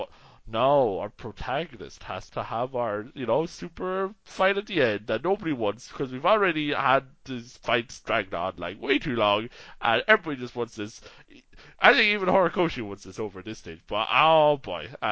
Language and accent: English; Ireland; I'm Irish